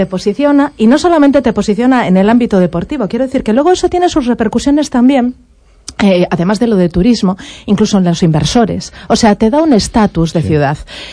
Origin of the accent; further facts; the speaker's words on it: A Coruña, Galicia, Spain; me preguntó lo mismo, de dónde eres, no sé qué, le dije Coruña